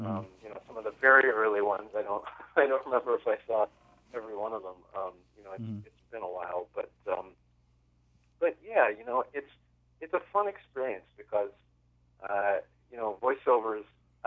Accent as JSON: {"language": "English", "town": "Vancouver", "region": "British Columbia", "country": "Canada", "tie": "born or raised there", "said": "I grew up in Vancouver."}